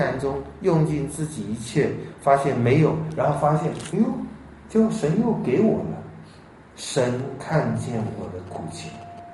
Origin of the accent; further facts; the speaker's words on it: China; 各位，我们中国人都一直在杀哎，寻皇帝哎。